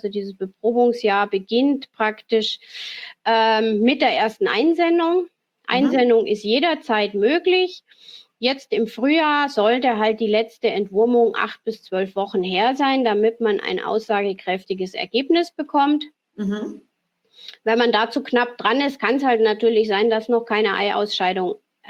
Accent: Schliersee, Bavaria, Germany; ich bin in Oberbayern aufgewachsen, da ist es ja auch gang und gäbe, also ich komme ja vom Schliersee, also mitten aus der Berggegend

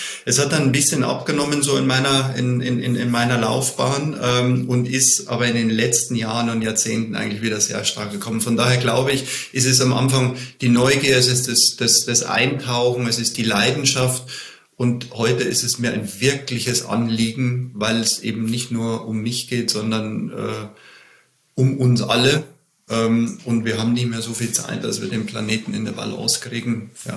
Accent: Bavaria, Germany; Ich komme aus Bayern.

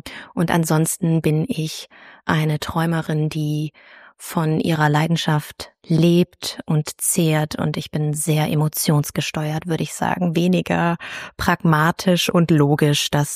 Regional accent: Southern Germany, Germany; Ich habe 3 Geschwister und meine Heimat liegt in Süddeutschland. Ich liebe die Berge.

